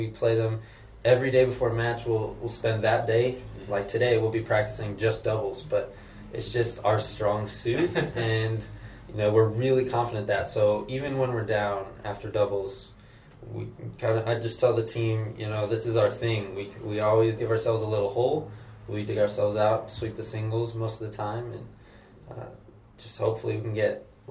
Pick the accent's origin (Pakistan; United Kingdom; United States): United States; New Braunfels, Texas; I'm from New Braunfels